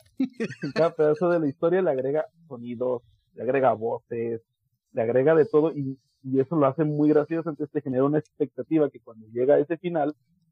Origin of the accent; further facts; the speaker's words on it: Mexico; como todo mexicano. Y como cualquier familia latina, yo crecí dentro de una familia muy católica. De hecho, yo iba al bautismo, tengo bautismo, comunión y confirmación